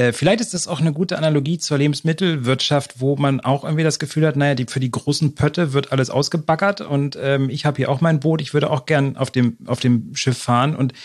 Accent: Germany; Lustigerweise bin ich ja auch an der Küste groß geworden.

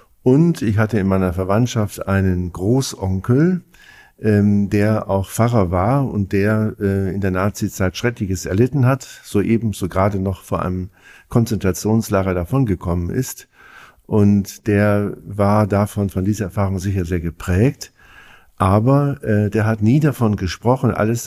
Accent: Nikolausdorf, Lower Saxony, Germany; Naja, also Nikolausdorf ist mein Heimatort.

